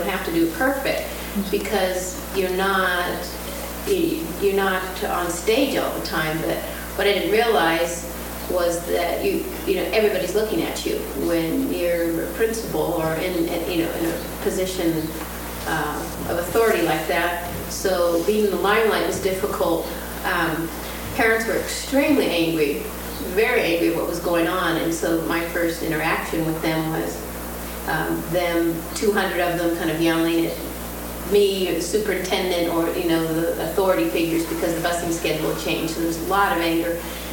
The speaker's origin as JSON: {"language": "English", "region": "California", "country": "United States", "said": "Partly because we're from California and the cutbacks in education have been so severe there."}